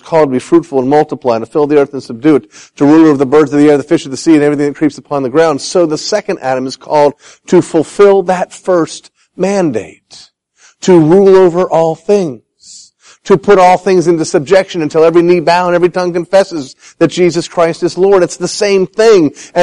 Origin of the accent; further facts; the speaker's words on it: Scotland, United Kingdom; Now today you have before you not only a Scot, but as you might expect, a Scottish Presbyterian.